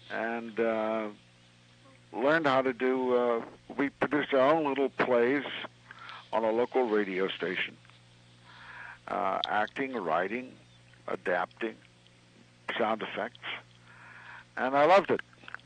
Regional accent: Kansas City, Kansas, United States; I'm from Kansas City, Kansas.

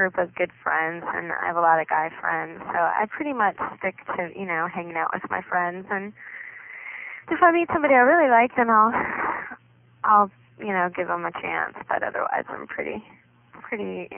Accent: Connecticut, United States; also born or lived in Chicago; Originally, I'm from Connecticut

